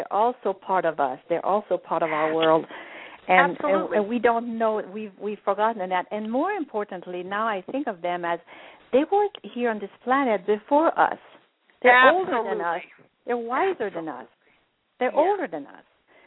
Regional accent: Quebec City, Quebec, Canada; first language French; English is a second language; I'm from Quebec City. My first language is French.

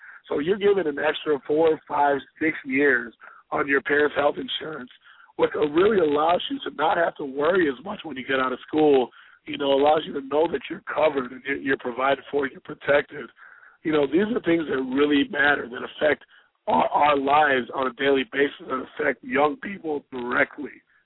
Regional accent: Midwest, United States; I'm from the Midwest. I love the Midwest.

